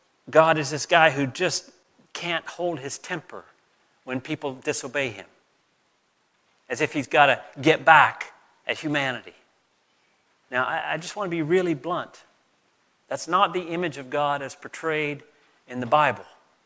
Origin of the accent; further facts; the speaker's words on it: North Carolina, United States; in the words of my friends where I grew up in North Carolina, that dog don't hunt.